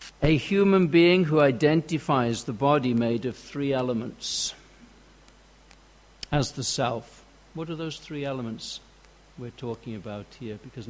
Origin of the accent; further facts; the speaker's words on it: Birmingham, West Midlands, United Kingdom; born there; probably because I was born in Birmingham.